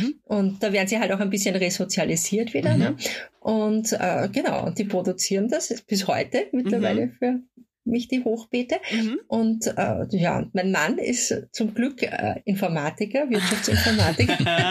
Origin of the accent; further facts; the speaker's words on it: Lower Austria, Austria; Also ich bin in einem Haus aufgewachsen in Niederösterreich, so circa 20 Kilometer von Wien entfernt